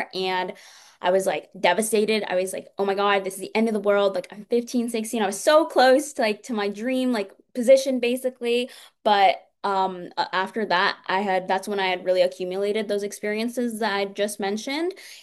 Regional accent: Canada; I'm like, I'm Canadian, like I'm supporting this.

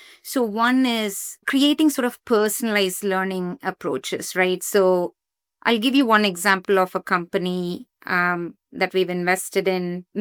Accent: India; moved away as an adult; now in United States; So for me, growing up in India, I came here to the US to do my master's.

